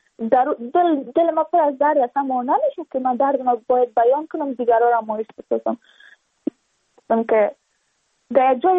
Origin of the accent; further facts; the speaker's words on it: Badakhshan, Afghanistan; ما از بدخشان هستیم، یعنی منطقای دوردست است